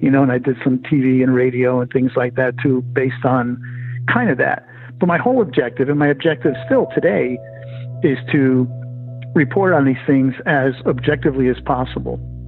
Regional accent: Connecticut, United States; I grew up in Connecticut, where you hear all these old stories from history and you hear legends and everything else.

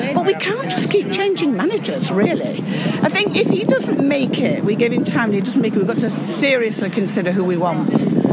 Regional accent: Manchester, North West England, United Kingdom; from South Manchester.

